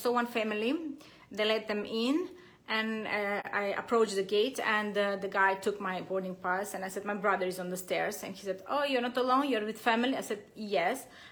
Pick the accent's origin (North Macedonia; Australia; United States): North Macedonia; moved away as an adult; now in Abu Dhabi, United Arab Emirates; I am from Macedonia, but I live in Abu Dhabi for around many years, for around 15 years